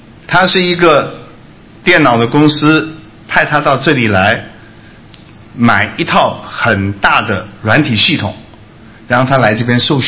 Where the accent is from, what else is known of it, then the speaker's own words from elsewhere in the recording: Hunan, China; 反正咱们湖南人坏也没关系，众所周知的哈